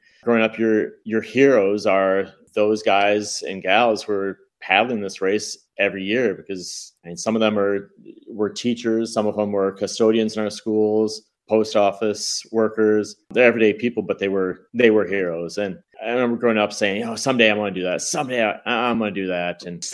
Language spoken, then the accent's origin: English; Grayling, Michigan, United States; Well, I grew up in Grayling, Michigan. It's northern Michigan.